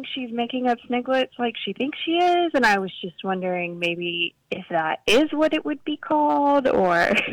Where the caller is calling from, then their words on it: Suitland, Maryland, United States; I'm calling from Suitland, Maryland.